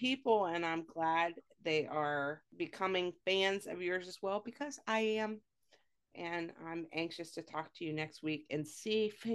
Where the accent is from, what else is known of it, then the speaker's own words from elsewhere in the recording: United States; They called it Abseiling Away, but since we're American and call that repelling, we're going to change the title to Heresy